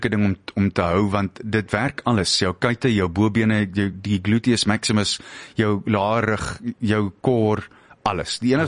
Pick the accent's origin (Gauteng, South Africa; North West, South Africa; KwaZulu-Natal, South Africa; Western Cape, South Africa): Gauteng, South Africa; Springs; ek kom al van Springs af